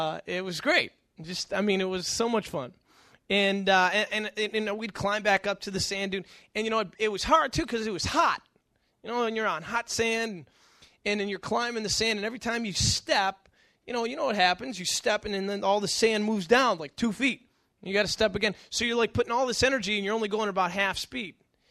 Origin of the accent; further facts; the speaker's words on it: New York, United States; I grew up in Western New York, and so our parents used to take us up to vacation in Fort Erie, just across the border in Canada.